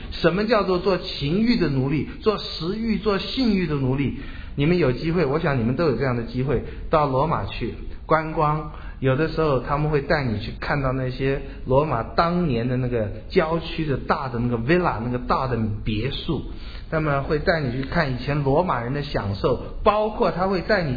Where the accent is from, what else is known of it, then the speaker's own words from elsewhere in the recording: Taiwan; 我们台湾在过去，我记得我们小的时候，那时候真的是比较穷，很辛苦